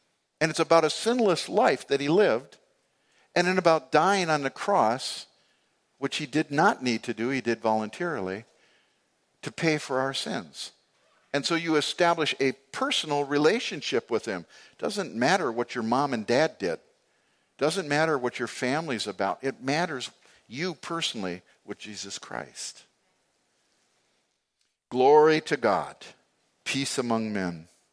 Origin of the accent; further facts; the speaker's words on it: United States; And, you know, I was from America too, so.